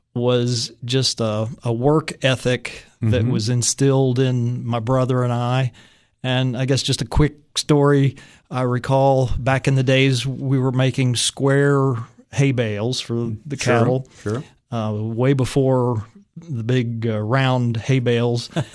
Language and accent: English; Morgantown, West Virginia, United States; also born or lived in Weston; I was born on Valentine's Day, 1957, in Weston, West Virginia.